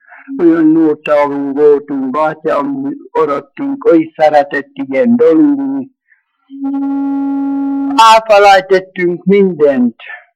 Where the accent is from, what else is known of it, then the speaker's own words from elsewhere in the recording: Kará puszta, Trnava Region, Slovakia; születtem 1911. június 21-én. 24-25-26 között történt, ami történetet mondok. Mink laktunk Kará pusztán, egy gazdánál, egy uraságnál, úgy hívták, hogy uraság.